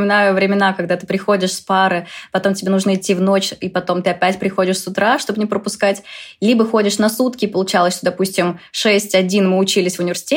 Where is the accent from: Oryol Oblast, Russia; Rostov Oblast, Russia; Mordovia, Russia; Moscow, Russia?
Mordovia, Russia; Saransk; хоть у нас небольшой город, я из Саранска